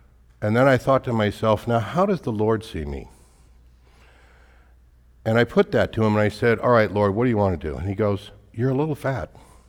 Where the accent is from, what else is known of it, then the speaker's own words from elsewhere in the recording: Oklahoma City, Oklahoma, United States; also born or lived in Southern California; I grew up in Oklahoma City. Has anybody ever been to Oklahoma City?